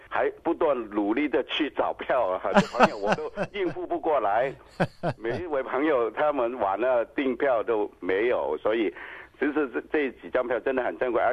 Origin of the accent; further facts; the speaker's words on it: Hong Kong; now in Australia; 我本身是从香港来的。